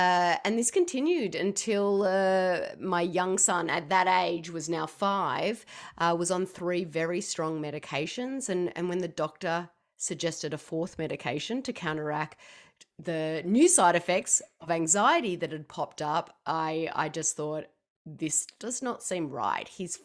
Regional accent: Australia; now in United States; I do live in the US, but I know I don't sound like it. I am originally from Australia

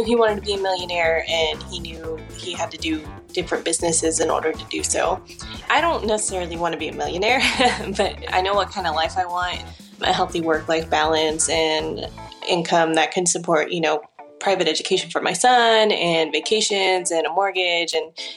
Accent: Houston, Texas, United States; I'm from Houston, Texas, and I just quit my day job to be a stay-at-home mom.

